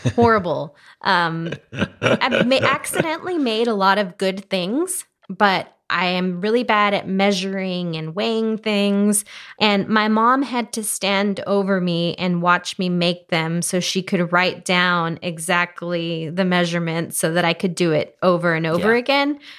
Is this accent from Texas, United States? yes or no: yes; Laredo, Texas, United States; born or raised there